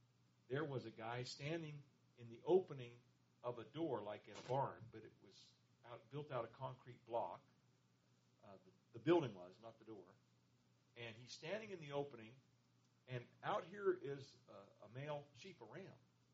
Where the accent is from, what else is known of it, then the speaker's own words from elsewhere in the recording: Ohio, United States; Now, I grew up out in Ohio, and that was dairy country.